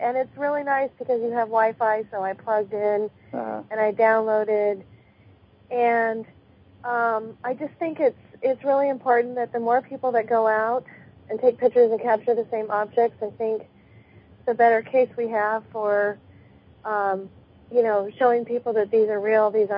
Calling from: Washington, United States; I'm calling from Washington State.

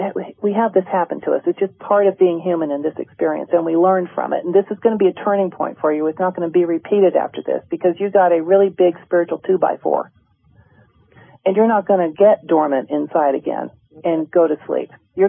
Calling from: Carmel Valley, California, United States; Carmel Valley.

